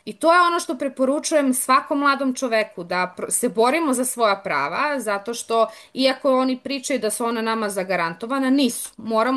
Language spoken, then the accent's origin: Serbian; Bor, Southern and Eastern Serbia, Serbia; also born or lived in Belgrade; Ja sam se prvo iz Beograda vratila u Bor, a onda sam se iz Bora vratila u selo koje ima 263 stanovnika po popisu, poslednjem.